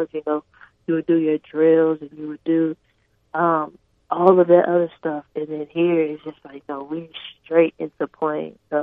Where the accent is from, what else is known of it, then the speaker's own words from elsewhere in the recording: Louisiana, United States; I'm from South Louisiana. Like, I've seen it snow 2 times my whole life, and I've been there my whole life.